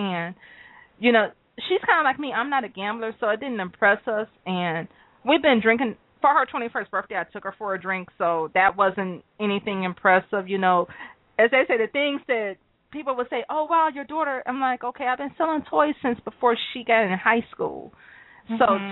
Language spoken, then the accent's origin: English; Michigan, United States; I'm from Michigan, so we don't have, like, a lot of male strip clubs